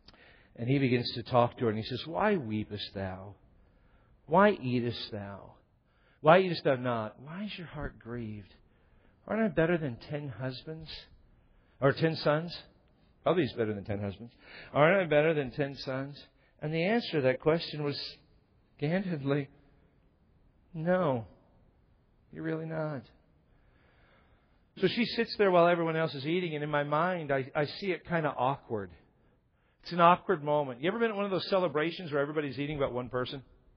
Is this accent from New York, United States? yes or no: no; Washington, United States; And I grew up in Washington where the people that had a bad attitude smoked weed.